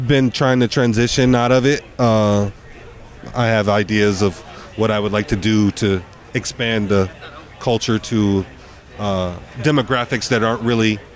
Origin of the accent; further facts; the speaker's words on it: Chicago, Illinois, United States; growing up in Chicago, not too many inspiring things to look at.